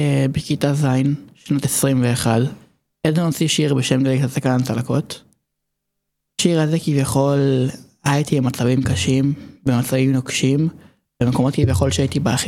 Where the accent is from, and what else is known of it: Caesarea, Haifa District, Israel